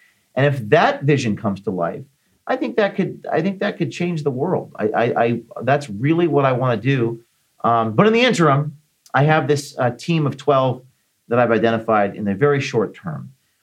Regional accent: Ireland; And as an Irishman, I said, well, this offends my heritage.

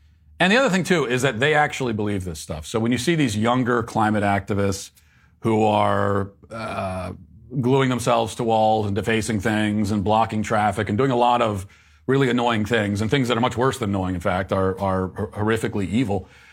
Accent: Virginia, United States; I think I may have to return to my home state of Virginia based on this report anyway out of Virginia.

